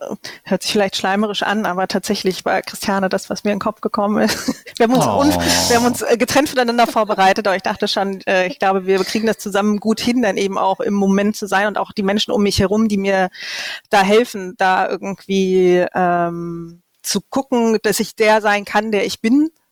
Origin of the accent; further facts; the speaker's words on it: Lower Saxony, Germany; now in Köln, Germany; ich bin ja auch Niedersächsin von Hause aus. Und als ich nach Köln gezogen bin